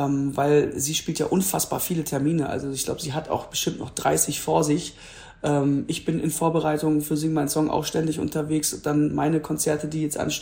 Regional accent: Duisburg, North Rhine-Westphalia, Germany; ich kannte nur früher, da wo ich herkomme, wo ich aufgewachsen bin, den Duisburger Zoo, der ist auch nicht klein

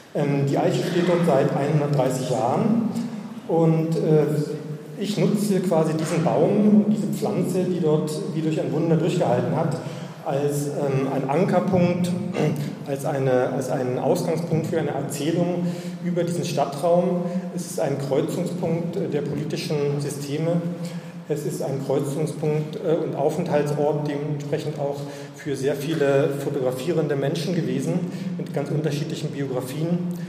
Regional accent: Cottbus, Brandenburg, Germany; born there; Ich bin in Cottbus geboren, insofern bin ich, es ist ja nicht weit von Berlin weg

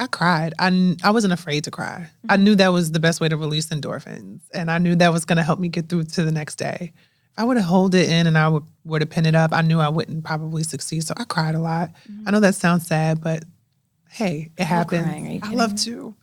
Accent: Newark, New Jersey, United States; Born and raised in Newark, so I was over there while all of this was happening.

